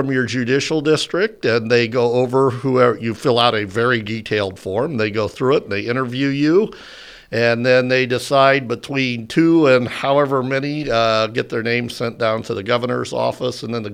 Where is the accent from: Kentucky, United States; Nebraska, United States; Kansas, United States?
Nebraska, United States; Omaha; No, I grew up in Omaha.